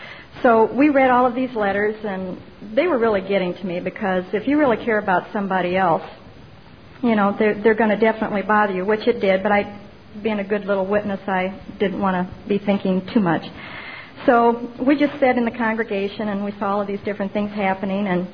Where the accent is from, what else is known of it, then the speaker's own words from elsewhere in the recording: Peoria, Illinois, United States; I was raised in Peoria, Illinois